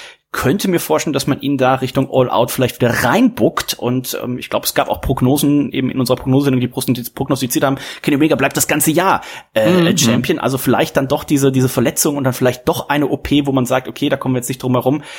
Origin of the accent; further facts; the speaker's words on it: Rhineland, Germany; sagt man bei uns im Rheinland.